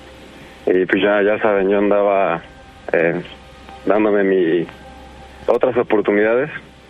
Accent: Veracruz, Mexico; yo soy del estado de Veracruz.

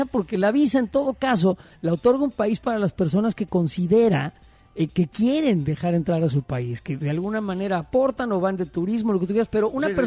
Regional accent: Mexico; now in United States; No somos una bola de criminales los inmigrantes mexicanos a Estados Unidos, y yo me cuento entre ellos

